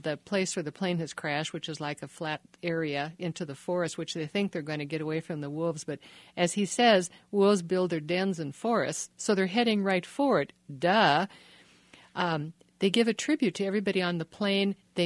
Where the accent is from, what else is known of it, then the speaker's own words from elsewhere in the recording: Minnesota, United States; I mean, I'm from Minnesota, but and I guess they're having a mild winter up there